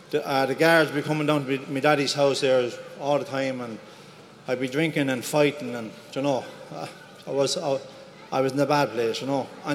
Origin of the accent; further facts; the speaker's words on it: Ireland; I'm from Ireland, and I flew in here this morning.